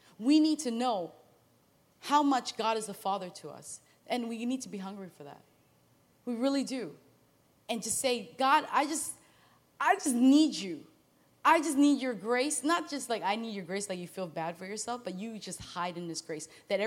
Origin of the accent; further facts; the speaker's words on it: Canada; I come from Canada, we speak French.